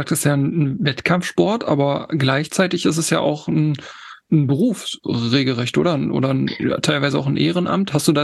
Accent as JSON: {"language": "German", "region": "Harz", "country": "Germany", "lives_now": "Hamburg, Germany", "said": "Ich komme ja im Ursprung aus dem Harz, aus da wo Tobi halt wohnt. Da ist mein Ursprung und ich lebe jetzt in Hamburg."}